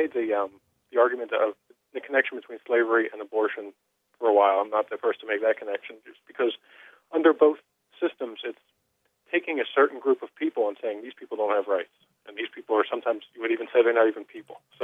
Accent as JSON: {"language": "English", "region": "Pennsylvania", "country": "United States", "tie": "born or raised there", "said": "in my home state of Pennsylvania"}